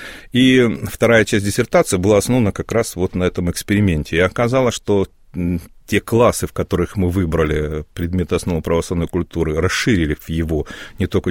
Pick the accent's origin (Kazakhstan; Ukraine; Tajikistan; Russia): Ukraine; Luhansk, Luhansk Oblast; Вы знаете, я родился в Луганске, всю жизнь прожил в Луганске, никуда не выезжаю, уже четвертое гражданство получил.